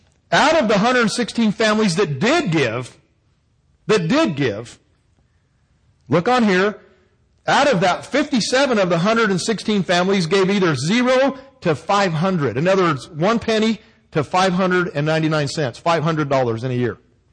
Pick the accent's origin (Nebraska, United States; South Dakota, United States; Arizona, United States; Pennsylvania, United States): Arizona, United States; Gilbert; Now, I grew up in Gilbert